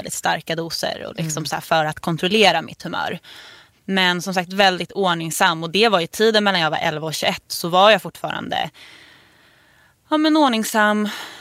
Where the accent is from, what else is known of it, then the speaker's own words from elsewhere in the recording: Stockholm, Stockholm County, Sweden; moved away as an adult; now in Örebro, Sweden; Jag flyttade från Stockholm till Örebro för att plugga. Och jag tror jag kom för långt ifrån familj och vänner. Och hittade liksom inte riktigt min plats. Folk kan vara ganska dömande mot stockholmare.